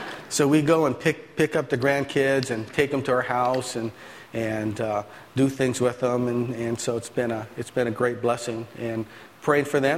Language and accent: English; Hawaii, United States; As John said, I am actually from Hawaii, and my wife is from Alaska.